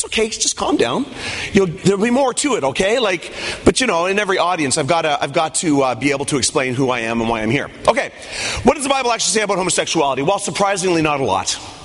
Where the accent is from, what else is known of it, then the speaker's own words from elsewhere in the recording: Canada; I'm Canadian, okay?